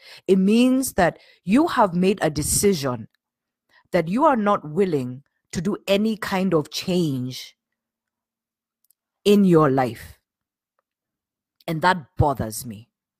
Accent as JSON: {"language": "English", "country": "Kenya", "said": "I'm Kenyan. So, living here in Kenya, there's a saying that I am sick and tired"}